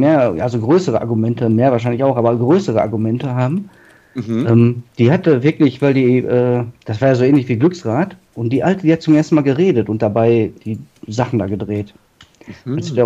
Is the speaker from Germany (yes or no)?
no; Turkey; Ich bin Türke, ich hatte das noch irgendwo in meinem Blut, verstehst du?